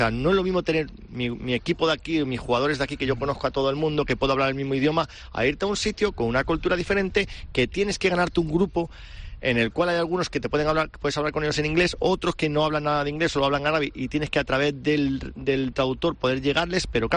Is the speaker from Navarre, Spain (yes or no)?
no; Balearic Islands, Spain; Yo soy muy mayor, aunque sea de padre forastero, soy muy mallorquín. O sea, a mí me gusta vivir aquí en Mallorca